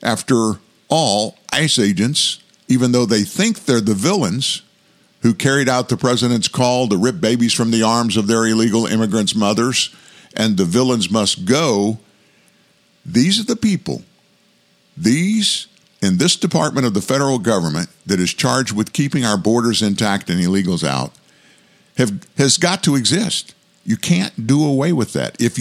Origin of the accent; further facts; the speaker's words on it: Louisiana, United States; I'm from South Louisiana originally.